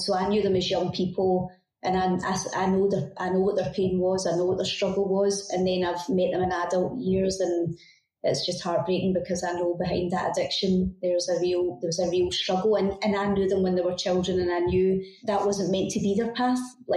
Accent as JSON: {"language": "English", "town": "Glasgow", "region": "Scotland", "country": "United Kingdom", "tie": "born or raised there", "said": "I stayed in Glasgow. I grew up in Drumchapel, which is classed as one of the kind of really highly socially deprived areas. But, you know, I was there for 34 years"}